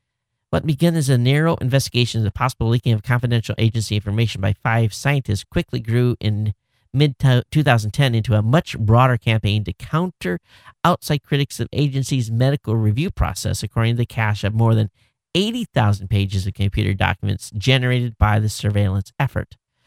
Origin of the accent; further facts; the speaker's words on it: Michigan, United States; moved away; You know, I grew up in Michigan. I haven't lived there, of course, in many, many years.